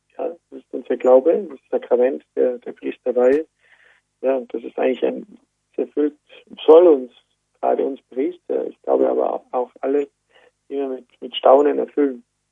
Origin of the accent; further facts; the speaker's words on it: Merano, Trentino-Alto Adige, Italy; Ich komme ursprünglich aus Südtirol, aus Meran. Aus einer katholischen Familie, genau, und bin halt dort aufgewachsen